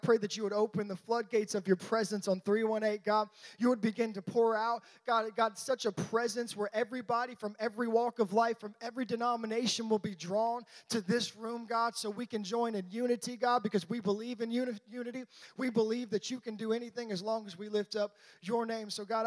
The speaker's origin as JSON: {"language": "English", "town": "Baton Rouge", "region": "Louisiana", "country": "United States", "tie": "born or raised there", "said": "and I grew up in Baton Rouge, Louisiana, so I'm a big LSU fan."}